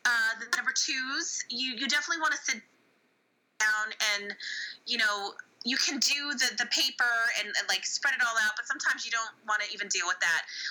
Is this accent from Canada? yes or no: no; California, United States; And just because I come from California, I'm used to toilet seat covers.